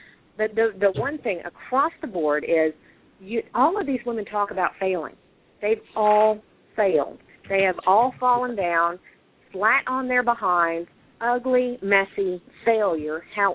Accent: the South, United States; I'm born and bred in the South

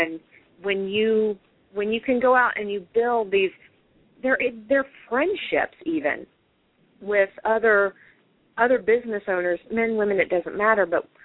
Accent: the South, United States; I'm born and bred in the South

